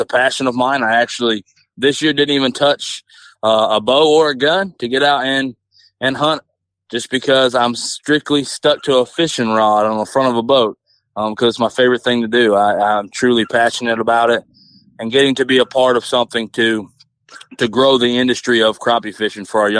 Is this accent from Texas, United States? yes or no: no; Indianola, Oklahoma, United States; I grew up in a small town near McAlester, Oklahoma. Basically, I grew up in Indianola, graduated high school from Canadian, Oklahoma, and I have literally been living on Eufaula Lake here in Oklahoma my entire life.